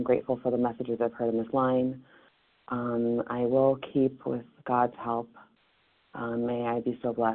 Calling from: New York, United States; I'm calling from New York. I'm on the list in Connecticut.

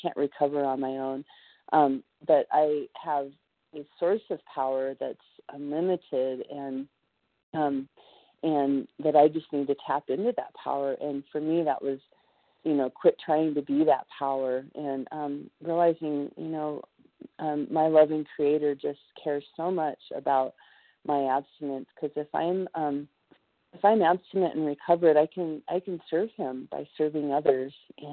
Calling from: Colorado, United States; I'm calling from Colorado.

